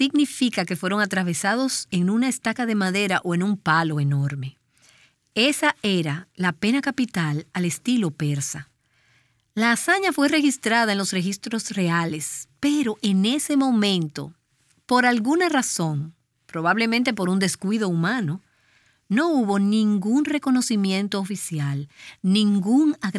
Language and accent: Spanish; Pennsylvania, United States; born there; William Penn, el fundador del estado donde yo nací, Pensilvania